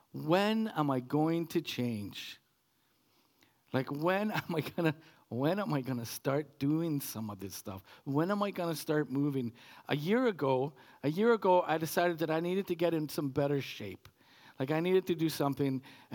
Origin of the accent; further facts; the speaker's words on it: Calgary, Alberta, Canada; I grew up in Calgary.